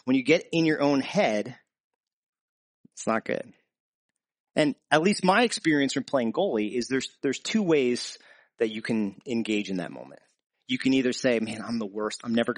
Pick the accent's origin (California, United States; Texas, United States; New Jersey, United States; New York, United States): New Jersey, United States; I'm originally from New Jersey, and I'm a Giants fan